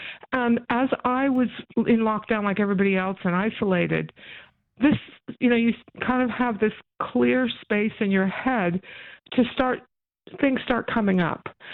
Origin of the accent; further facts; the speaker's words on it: California, United States; Like the protagonist in the novella, I was from California, which is about as far away from this part of the world as you can be.